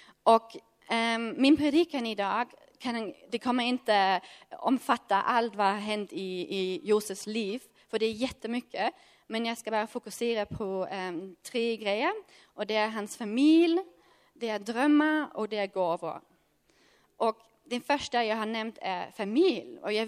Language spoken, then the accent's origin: Swedish; Germany; Swedish is a second language; jag är från Tyskland och det är min sista dag som 24-åring.